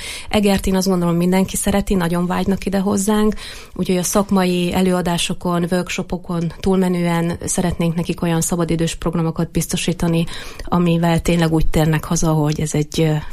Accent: Erdőtelek, Heves, Hungary; Édesapám erdőtelekközségnek volt a vezetője 17 évig, én onnan származom.

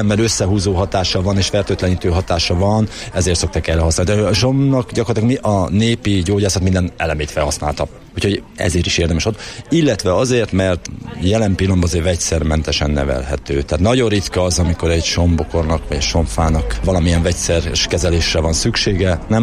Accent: Somogy, Hungary; a saját megyén somogyi vagyok

